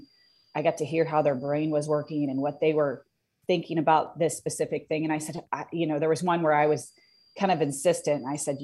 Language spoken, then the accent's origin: English; Parkersburg, West Virginia, United States; I am. I'm from Parkersburg.